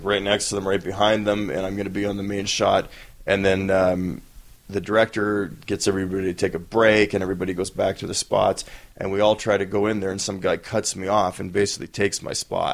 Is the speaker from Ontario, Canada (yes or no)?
no; Winnipeg, Manitoba, Canada; I mean, I'm from Winnipeg.